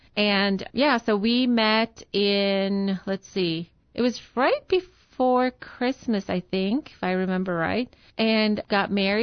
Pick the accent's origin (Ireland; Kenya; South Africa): South Africa; moved away as an adult; now in United States; I grew up in South Africa. All my family lives in South Africa, and I came to the United States after I went to school there to be an occupational therapist, and we were recruited, actually, at that time.